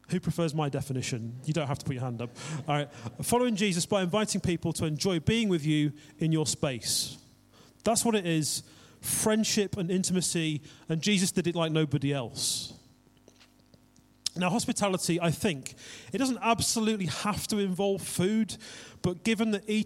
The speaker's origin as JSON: {"language": "English", "region": "England", "country": "United Kingdom", "said": "And we're English"}